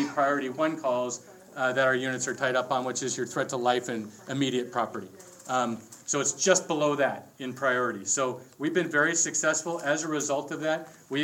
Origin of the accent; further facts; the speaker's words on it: Long Beach, California, United States; I grew up in North Long Beach off of California in 46th.